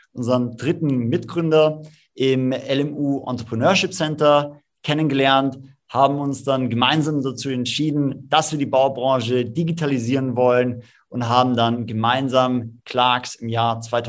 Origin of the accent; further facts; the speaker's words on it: Munich, Bavaria, Germany; also born or lived in Tyrol, Austria; komme ursprünglich aus Tirol, wie auch mein Bruder, der Mitgründer von Clarks ist. Wir sind dann im Münchner Süden aufgewachsen, haben in Innsbruck beide zusammen studiert